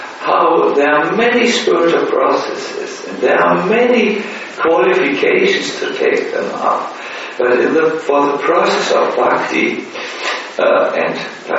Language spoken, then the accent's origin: English; Germany; because I'm from Germany